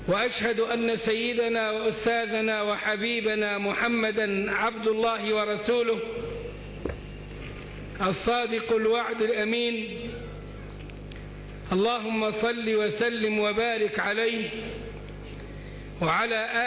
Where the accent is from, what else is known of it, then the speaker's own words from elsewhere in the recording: Sohag Governorate, Egypt; قلت: من سوهاج. قال: لا، أنت من المنصورة. قلت له: أنا من سوهاج، هل أنت من المنصورة؟